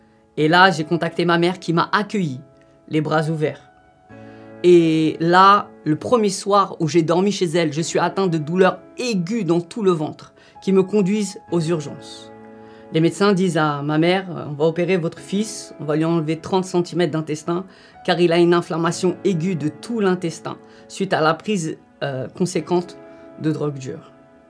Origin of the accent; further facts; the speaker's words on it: Saint-Denis, Île-de-France, France; born there; Je suis né d'une maman française et d'un papa marocain. Donc double culture, double origine, je suis né à Saint-Denis dans le 93.